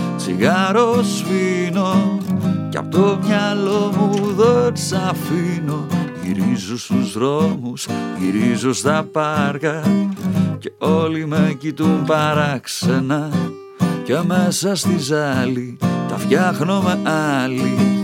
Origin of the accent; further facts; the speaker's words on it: Epirus, Greece; English is a second language; my mother, also me, I am from Zagori.